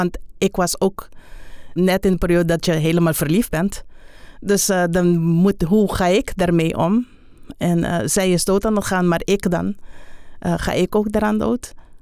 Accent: Aruba; Ik ben geboren op Aruba. Ik ben getogen op Aruba.

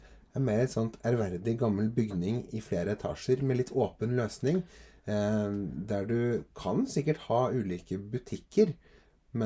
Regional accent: Skotterud, Innlandet, Norway; Det tok jo bare en time fra Skotterud der jeg er fra.

